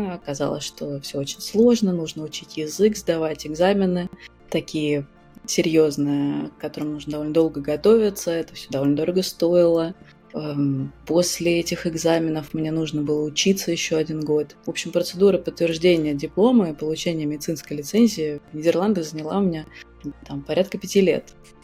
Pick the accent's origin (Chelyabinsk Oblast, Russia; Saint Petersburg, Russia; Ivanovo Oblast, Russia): Saint Petersburg, Russia; now in Rotterdam, Netherlands; я из Петербурга, в настоящее время живу в Голландии, в Роттердаме.